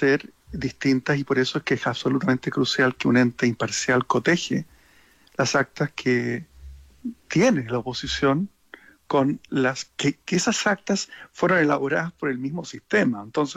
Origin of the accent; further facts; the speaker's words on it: Chile; y aquí es como para sentirnos orgullosos como chilenos